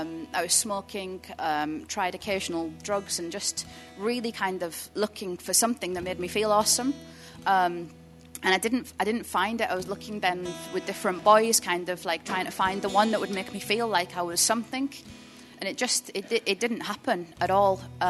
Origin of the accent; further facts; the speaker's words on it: Thornaby, North East England, United Kingdom; I've been a Christian now for about 12 years, but I didn't grow up in a Christian home at all. I'm from Thornaby originally.